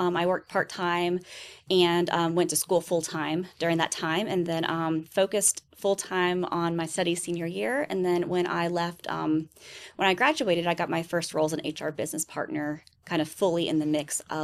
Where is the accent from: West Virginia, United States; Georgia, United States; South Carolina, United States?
South Carolina, United States; Lexington; also born or lived in Columbia; Yeah, I'm a local. I was born in Columbia, raised in Lexington, went to Columbia College for school, and never really left the area. I love Columbia and it's home for me.